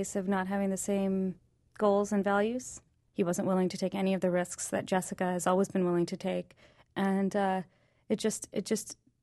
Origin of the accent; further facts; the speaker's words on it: Alabama, United States; now in New York, United States; I actually grew up in Alabama, and my father is from Tanzania, and my mother's from Pakistan. But I consider myself a New Yorker now at this point.